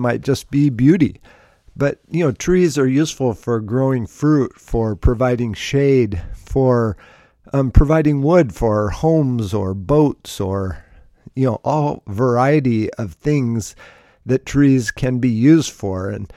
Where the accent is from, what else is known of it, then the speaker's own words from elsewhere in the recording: Alaska, United States; And really, I grew up in Alaska, and so I just love a good tree